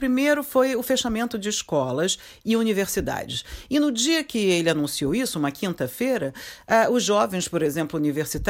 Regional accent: Rio de Janeiro, Brazil; Eu sou carioca, seria o Rio sem botequim

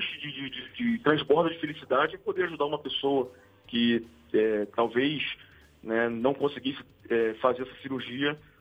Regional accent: Rio de Janeiro, Brazil; Eu sou da região de Campo Grande, né, na Zona Oeste do Rio

